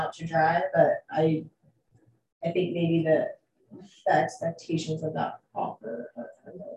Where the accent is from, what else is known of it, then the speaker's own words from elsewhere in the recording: West Valley, Oregon, United States; And I came from West Valley